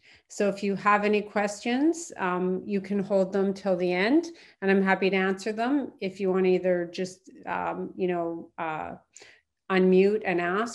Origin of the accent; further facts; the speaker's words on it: Northwest Territories, Canada; I'm from the Yellowknife Dene First Nation in the Northwest Territories. And I live and work here in Toronto in Haudenosaunee and Anishinaabe territory